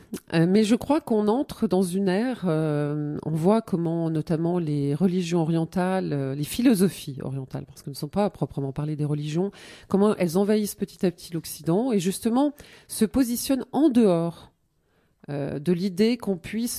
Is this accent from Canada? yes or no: no; Lyon, Auvergne-Rhône-Alpes, France; born there; also born or lived in New Caledonia / Drôme / Grenoble; Alors moi, je me dis Rhône-Alpine, Auvergne-Rhône-Alpine, puisque je suis née à Lyon, mais j'ai beaucoup voyagé. J'ai fait un séjour en Nouvelle-Calédonie